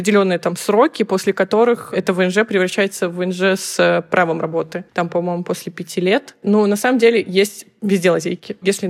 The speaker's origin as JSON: {"language": "Russian", "country": "Belarus", "moved": "yes", "lives_now": "Moscow, Russia", "said": "Я сама из Беларуси. И в 2015 году я переехала в Москву."}